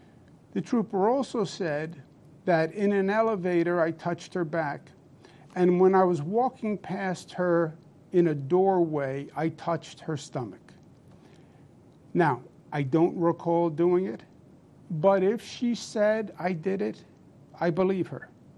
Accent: New York, United States; I am a New Yorker, born and bred.

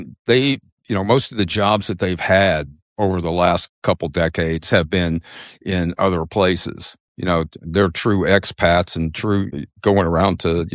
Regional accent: Lexington, Kentucky, United States; I grew up in Lexington, Kentucky. It's a religion out there.

